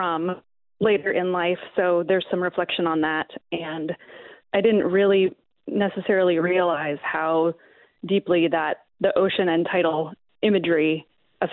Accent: Port Angeles, Washington, United States; Yeah, well, I grew up on the Olympic Peninsula of Washington State in the town of Port Angeles

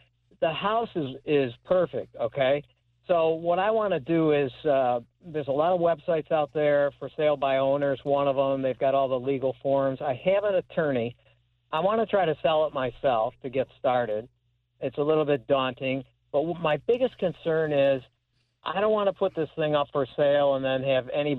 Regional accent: Utica, New York, United States; I'm from Utica, New York.

